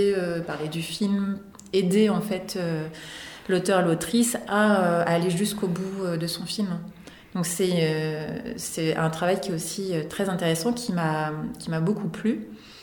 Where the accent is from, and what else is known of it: Orléans, Centre-Val de Loire, France; born or raised there